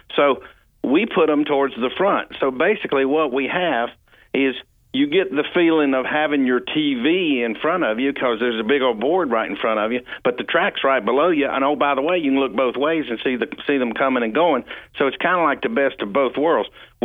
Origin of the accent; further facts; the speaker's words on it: North Carolina, United States; His name's Richard Childress, who I grew up with in North Carolina.